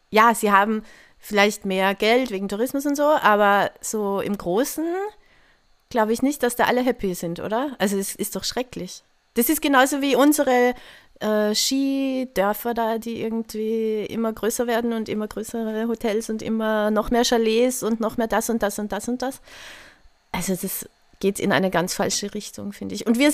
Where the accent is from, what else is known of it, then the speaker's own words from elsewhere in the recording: Salzburg, Austria; Und das ist halt 20 Kilometer von meinem Dorf, wo ich aufgewachsen bin, entfernt oder so.